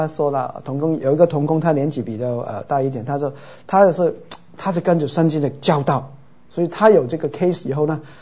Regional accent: Chaozhou, Guangdong, China; 因为你知道我是潮州人呢

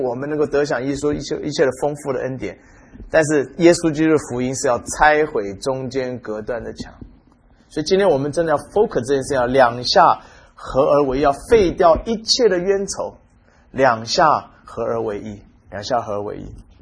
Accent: China; 很多时候我在说我们中国人常常只关心中国同胞

